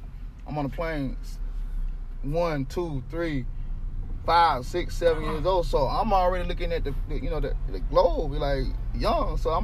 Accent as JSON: {"language": "English", "region": "North Carolina", "country": "United States", "said": "Like, yo, I gotta do something, but I'm from North Carolina. So it's like, my people is from here, but I'm the only one that has a different route."}